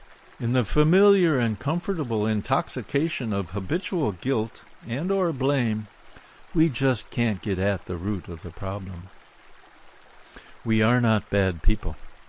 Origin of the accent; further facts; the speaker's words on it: Wisconsin, United States; I grew up in Wisconsin, spent most of my summers in the North Country, and never once realized it wasn't wilderness.